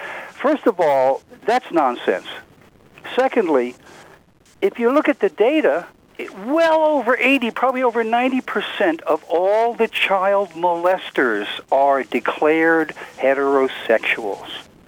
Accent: New York City, New York, United States; I'm almost 70, and over the years I grew up in New York City, and I've had homosexual friends almost all my life.

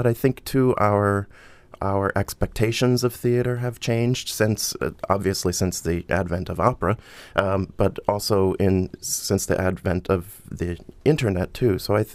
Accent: Pennsylvania, United States; I grew up in Pennsylvania, Lancaster County.

